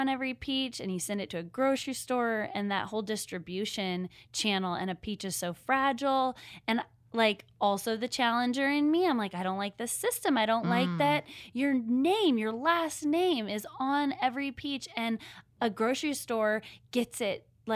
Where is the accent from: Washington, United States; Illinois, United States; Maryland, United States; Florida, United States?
Washington, United States; Seattle; now in Nashville, United States; Like, I'm from Seattle. We are living in Nashville.